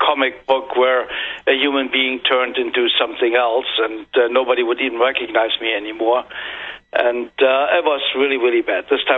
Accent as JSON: {"language": "English", "country": "Germany", "tie": "born or raised there", "said": "when I grew up in Germany, everything you heard in school was, you are German"}